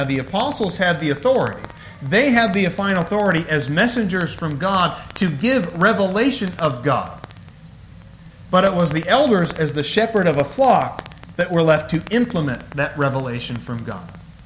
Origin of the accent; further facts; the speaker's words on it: United States; I'm an American just like you.